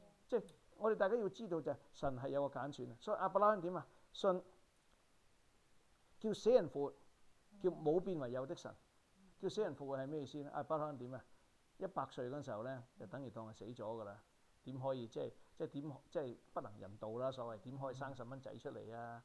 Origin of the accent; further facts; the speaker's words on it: China; 我哋中國人分心啊